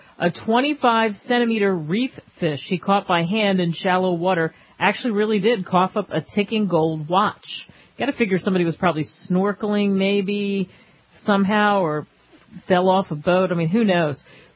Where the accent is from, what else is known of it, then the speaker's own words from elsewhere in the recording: Philadelphia, Pennsylvania, United States; obviously I grew up in Philadelphia, New Jersey, and that's all the papers would talk about.